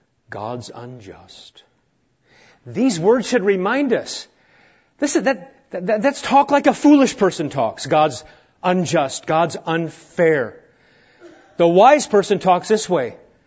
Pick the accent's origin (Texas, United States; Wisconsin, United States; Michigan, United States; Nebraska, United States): Nebraska, United States; but I never did, even growing up in Nebraska.